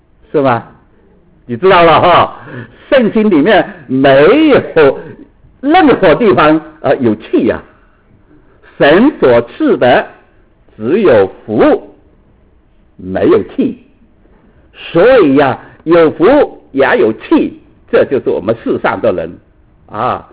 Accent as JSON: {"language": "Chinese", "country": "China", "said": "我们是中国人，就民以食为天"}